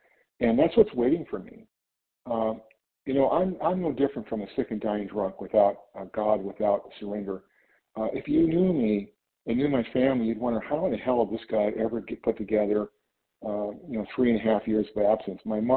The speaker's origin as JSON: {"language": "English", "region": "California", "country": "United States", "said": "My name is … I am from California."}